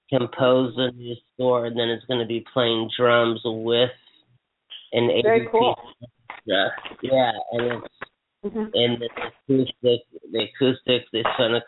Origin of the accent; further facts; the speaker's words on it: Hawaii, United States; I have friends in Canada that actually say, you're not from America. And I go, I'm from Hawaii.